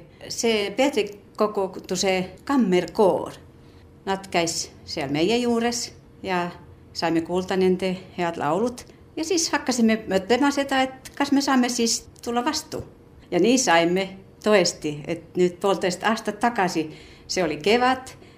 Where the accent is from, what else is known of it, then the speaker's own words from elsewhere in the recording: Finland; Estonian is a second language; kui ma natuke olen siin Eestis, keegi ei saakki selgu, et ma olen soomlane